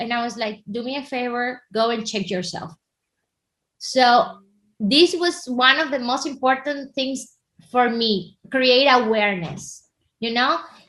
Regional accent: Venezuela; English is a second language; Well, I'm originally from Venezuela, you know

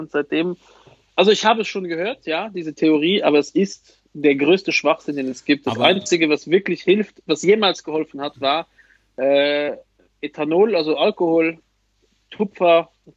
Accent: Luxembourg; Bei uns in Luxemburg heißt das Lastik.

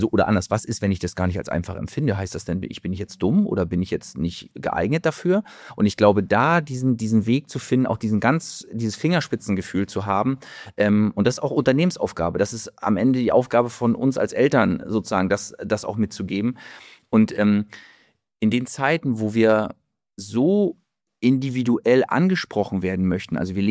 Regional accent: Mecklenburg-Vorpommern, Germany; weil es meine Heimat war

